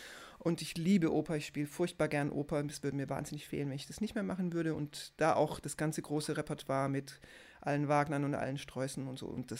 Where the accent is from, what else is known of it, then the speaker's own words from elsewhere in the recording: Baden-Württemberg, Germany; ich komme so richtig aus Schwaben vom Land, Agglomeration Stuttgart, zwischen Stuttgart und Heilbronn.